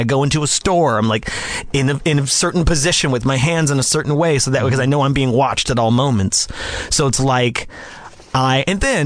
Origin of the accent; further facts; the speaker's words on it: Las Vegas, Nevada, United States; Grew up in Las Vegas, Nevada.